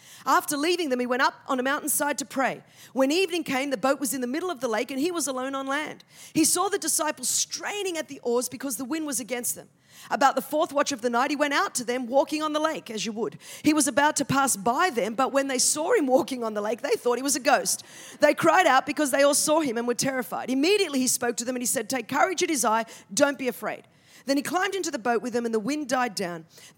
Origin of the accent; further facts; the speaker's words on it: Australia; And I'm from Australia, where we speak the Queen's English.